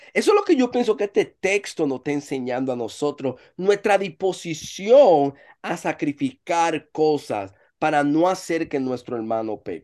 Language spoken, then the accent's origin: Spanish; Dominican Republic; a veces somos chistosos, a veces somos, el dominicano dice, relajado